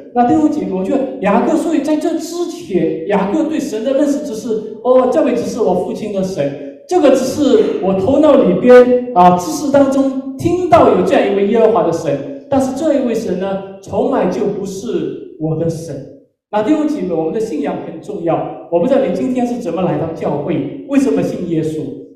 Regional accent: Wenzhou, Zhejiang, China; 我是来自中国大陆的温州啊，在我们温州柳东教会

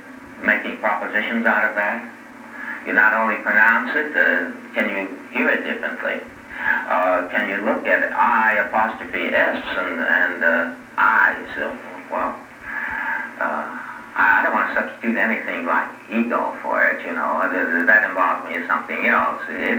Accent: New York City, New York, United States; I'm thinking of Elsie Borden's cow. I'm a New Yorker, you know, as you look out.

